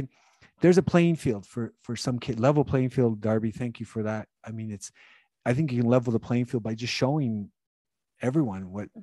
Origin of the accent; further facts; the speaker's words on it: Calgary, Alberta, Canada; I grew up in Calgary, so I know.